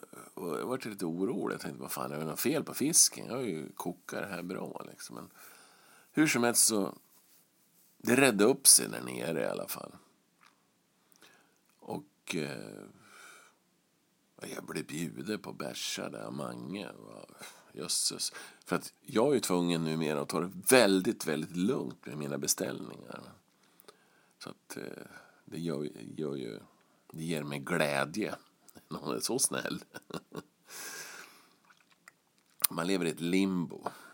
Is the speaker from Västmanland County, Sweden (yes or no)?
yes; Västerås, Västmanland County, Sweden; Jag är från Västerås.